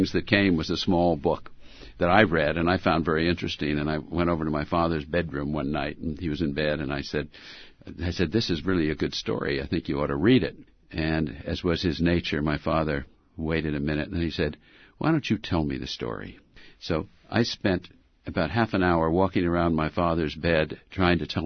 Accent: Hollywood, California, United States; born there; I was born in the Hollywood Hospital.

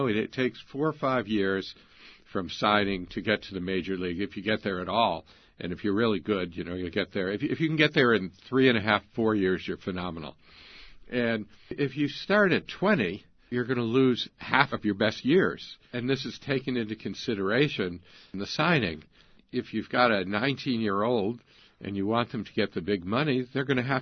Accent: United States; in some ways it reminded me of growing up in America in the 1950s. When I was a kid, baseball was the sport. all kids played baseball.

